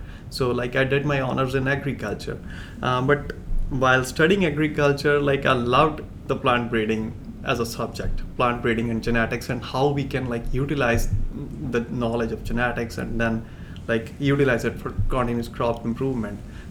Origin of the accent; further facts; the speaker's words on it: India; now in United States; Basically, I'm from India. And now I'm a PhD student at South Dakota State University